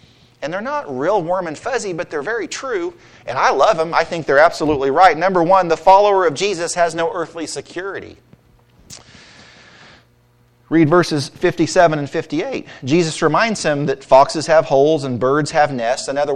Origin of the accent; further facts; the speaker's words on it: Mount Carmel, United States; I grew up in the country, and I grew up in Mount Carmel, rural Route 4.